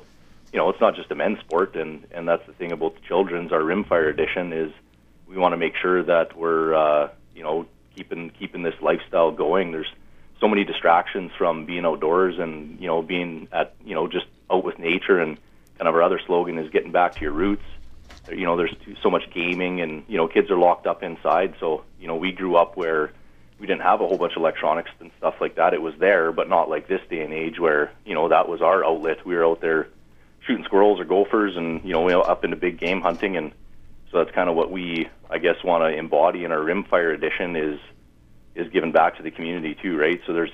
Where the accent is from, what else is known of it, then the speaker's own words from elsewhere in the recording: Pierceland, Saskatchewan, Canada; Yeah, we were born and raised in Pierceland.